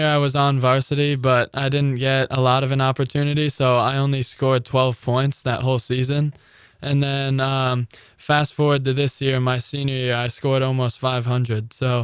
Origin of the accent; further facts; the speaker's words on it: Randolph, United States; I started out in Randolph. I grew up in Randolph, so I came here for my freshman year